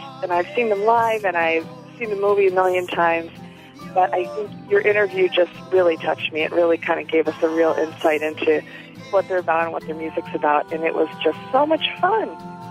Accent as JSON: {"language": "English", "town": "Chicago", "region": "Illinois", "country": "United States", "said": "I'm from Chicago"}